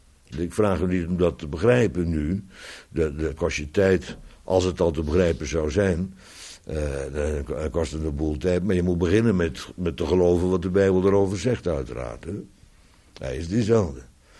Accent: West Netherlands, Netherlands; Maar ja, ik kom uit het Westen, dus ja, wij hebben daar in het Westen hebben wij heel andere uitdrukkingen.

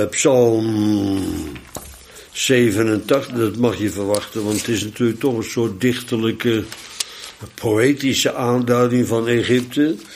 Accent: Bodegraven, South Holland, Netherlands; Ik kom uit Bodegraven, maar vlak bij ons in Woerden had je de Woudast.

